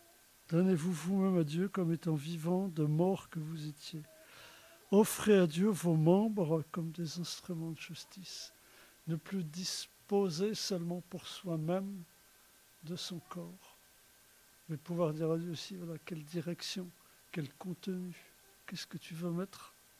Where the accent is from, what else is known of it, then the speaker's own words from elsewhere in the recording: Brittany, France; Ce n'est pas notre culture, on est breton.